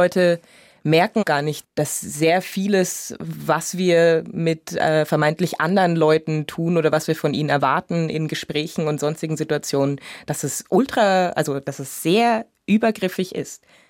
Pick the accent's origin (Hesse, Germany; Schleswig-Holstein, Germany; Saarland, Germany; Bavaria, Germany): Bavaria, Germany; Munich; mir wird dann auch die Möglichkeit genommen zu sagen, wo ich herkomme, nämlich aus München